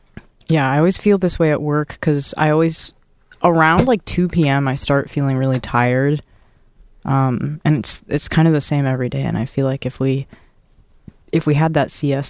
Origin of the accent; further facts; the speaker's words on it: United States; I'm American, so I don't